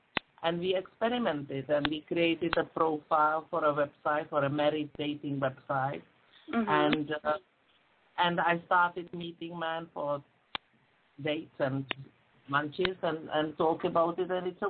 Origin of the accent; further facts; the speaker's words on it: Prague, Czechia; English is a second language; moved away as an adult; now in London, United Kingdom; I'm a GP family practitioner in London. I'm originally from Prague, Czech Republic, so I've got an accent. And I've been working as a family doctor for quite a long time now, ever since I came to this country.